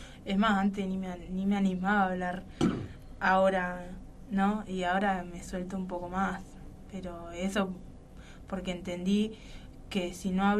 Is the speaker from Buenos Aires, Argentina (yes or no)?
yes; Buenos Aires, Argentina; Yo soy de Soldati, Villa Soldati y Barrio Fátima.